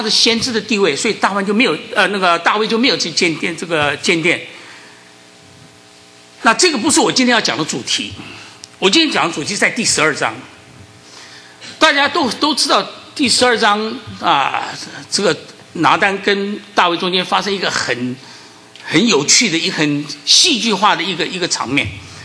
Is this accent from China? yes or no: no; Taiwan; now in United States; 我是在台湾长大的哈，台湾早年是非常的这个反左反共哈，所以鲁迅的东西我从来没有看过，我到美国才真正的读到鲁迅的阿 Q 正传啊。